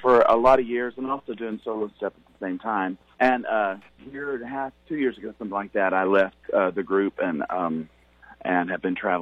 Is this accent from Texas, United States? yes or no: yes; Texas, United States; Yeah, that's right. I grew up in Texas, and now we live in Tennessee, where we raise our family.